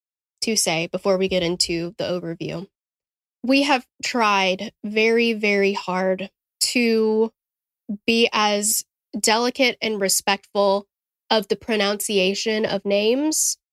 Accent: Southern United States, United States; But just remember that we are two girls from the South, and hopefully we don't ruin this.

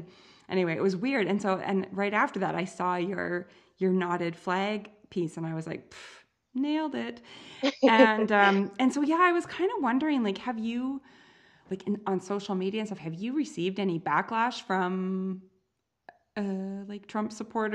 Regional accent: Canada; And it's I'm Canadian.

